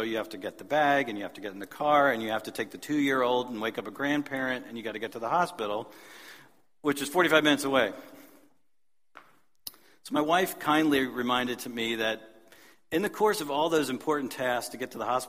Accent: Pennsylvania, United States; But I'm from a special part of Pennsylvania. It's the border between the Philly metro area and the interior of Pennsylvania, which some of you know is affectionately called Pennsyltucky.

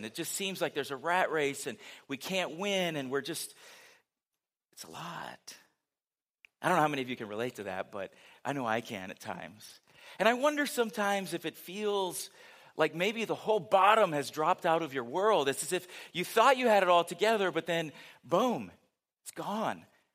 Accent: California, United States; growing up in California, it's funny, if you grow up there, you expect, they joke around about the season in California.

